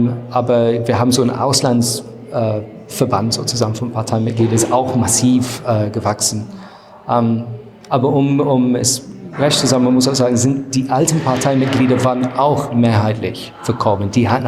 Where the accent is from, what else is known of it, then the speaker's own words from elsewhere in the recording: South East England, United Kingdom; German is a second language; auf dem Weg nach Hause mit dem Bus. Nach meinem Heimatort in Südostengland.